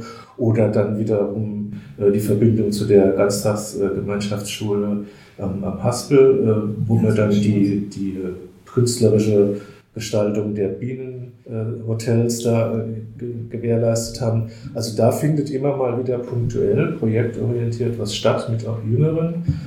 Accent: Rhineland-Palatinate, Germany; als Pfälzer

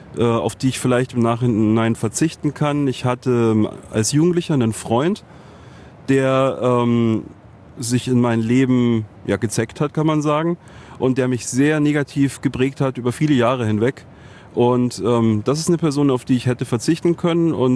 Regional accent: Munich, Bavaria, Germany; born there; In München

